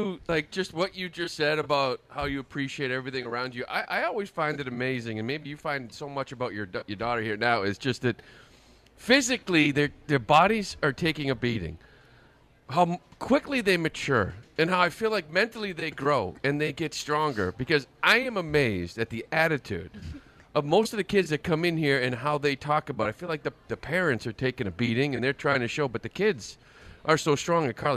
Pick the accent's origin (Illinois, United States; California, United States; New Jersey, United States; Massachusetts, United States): Massachusetts, United States; Framingham; You know, I'm from Framingham.